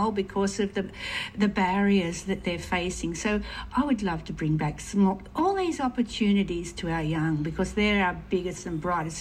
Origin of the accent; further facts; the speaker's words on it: Port Kembla, New South Wales, Australia; I've been born and bred here, Lindsay. I was born in Wollongong Hospital, grew up my first 10 years in Port Kembla, in a multicultural, still working place.